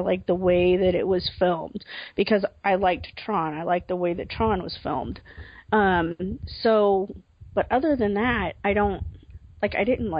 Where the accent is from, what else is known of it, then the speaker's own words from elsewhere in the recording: Germany; Plus, my dad made race cars when I grew up in Germany.